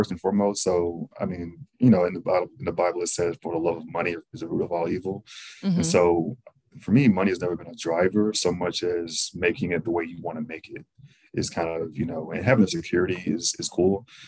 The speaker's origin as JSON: {"language": "English", "region": "Mississippi", "country": "United States", "said": "And I'm from Mississippi, so it's a very rural state."}